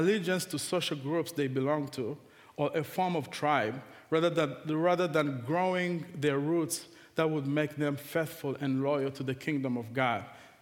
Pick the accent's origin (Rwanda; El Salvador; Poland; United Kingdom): Rwanda; Because, as you know, I'm from Rwanda, right?